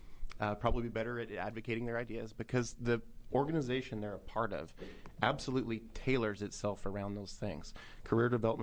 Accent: Bend, Oregon, United States; I grew up in Bend.

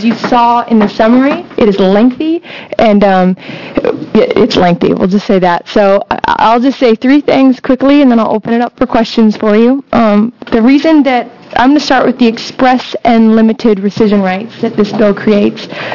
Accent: Eugene, Oregon, United States; I come from Eugene, Oregon. I'm an attorney down there.

